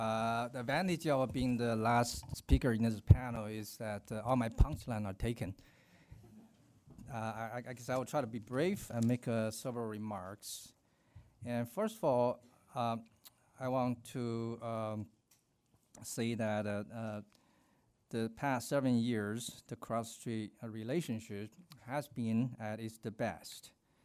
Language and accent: English; Zhengzhou, Henan, China; English is a second language; I came from Henan province in Zhengzhou, in China.